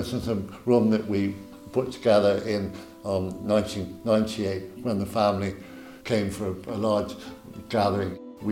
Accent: Ireland; My grandfather having moved here, I was born in Ireland and educated in Ireland.

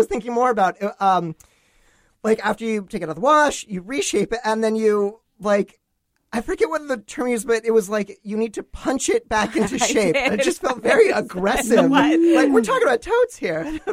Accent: Colorado, United States; I'm out in Colorado, which is my home state, greatest place in the world

